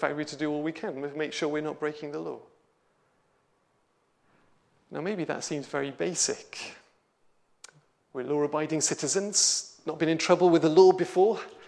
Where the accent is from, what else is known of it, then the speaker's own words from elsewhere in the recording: United Kingdom; we've got a democracy where we as British citizens have the ability to be able to, freedom and ability to campaign, to challenge.